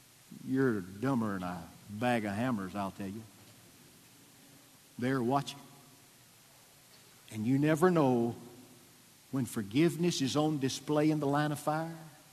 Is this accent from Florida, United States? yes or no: yes; Pensacola, Florida, United States; She said, you're from Pensacola, aren't you? I said, yes.